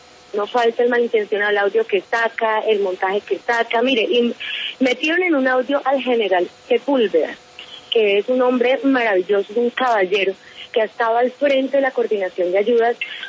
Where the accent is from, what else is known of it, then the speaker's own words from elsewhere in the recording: Bogotá, Colombia; Yo soy de Bogotá, pero viví algún tiempo, estudié en Bogotá